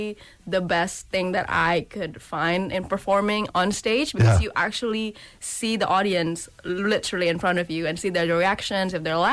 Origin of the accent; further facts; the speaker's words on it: Indonesia; now in United Kingdom; because I'm not originally from the country, so I moved to the UK, like, only about 2 years ago. So I'm from Indonesia.